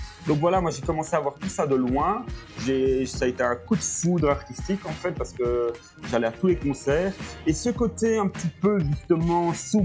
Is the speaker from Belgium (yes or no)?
yes; Wallonia, Belgium; Donc, il y a dans mon coin, je suis près de Mons